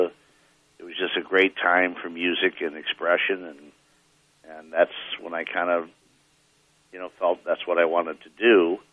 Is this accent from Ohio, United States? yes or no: no; Palos Park, Illinois, United States; Well, I mean, I grew up outside of Chicago, south side of Chicago, in the Palos Park, Illinois.